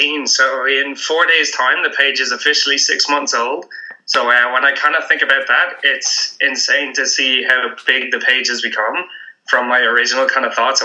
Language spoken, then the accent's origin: English; Ireland; I'm from Ireland, so I will crank a few beers.